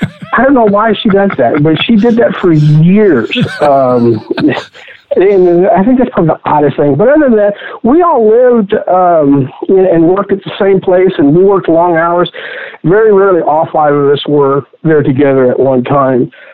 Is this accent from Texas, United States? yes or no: yes; Texas, United States; I was this guy from Texas that we would pound meat and make chicken fried steaks